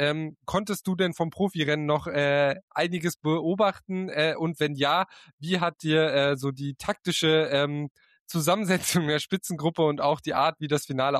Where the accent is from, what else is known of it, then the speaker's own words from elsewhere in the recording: Münster, North Rhine-Westphalia, Germany; Da werde ich als Münsteraner natürlich auch wenig Ausreden haben